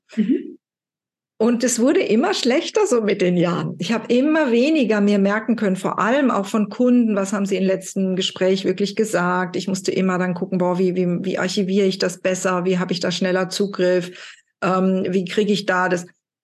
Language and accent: German; Cologne, North Rhine-Westphalia, Germany; Und ich komme ja hier aus Köln